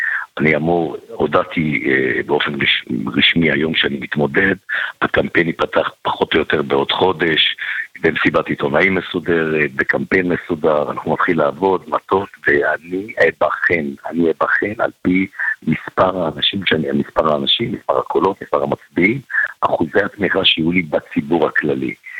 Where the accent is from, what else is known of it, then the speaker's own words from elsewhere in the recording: Ashdod, Southern District, Israel; born there; אני נולדתי באשדוד, אני מכיר את העיר, אני מכיר ציבורים רחבים בעיר